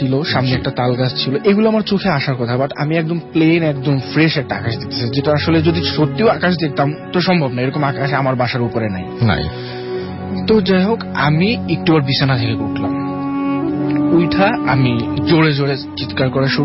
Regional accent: Barishal, Barisal Division, Bangladesh; now in Dhaka, Bangladesh; আমার হোমটাউন বরিশাল, আমি ঢাকা মহাখালীতে থাকি।

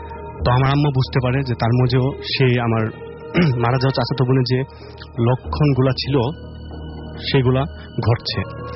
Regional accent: Narsingdi, Dhaka Division, Bangladesh; And আমি এসেছি নরসিংদী হাজিপুর থেকে।

